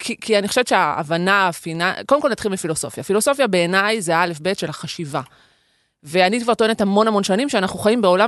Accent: Kiryat Yam, Haifa District, Israel; אני בת 49, אבל כשאני הייתי ילדה, ואני באתי מהפרובינציה, גדלתי בקריית ים

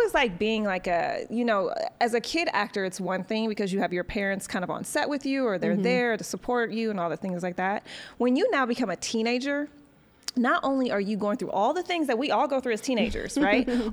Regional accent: Detroit, Michigan, United States; also born or lived in Chicago / New York; now in Los Angeles, United States; I'm from Detroit.

